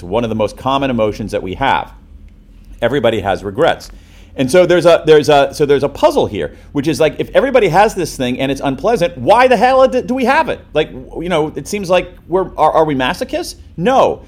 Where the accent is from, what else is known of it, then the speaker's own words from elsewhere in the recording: United States; now in London, United Kingdom; I'm an American, you know, as you can tell by my accent and overconfidence.